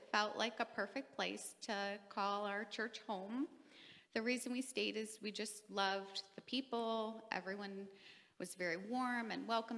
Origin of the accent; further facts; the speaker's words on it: North Olmsted, Ohio, United States; I grew up in North Olmsted, Ohio all of my life.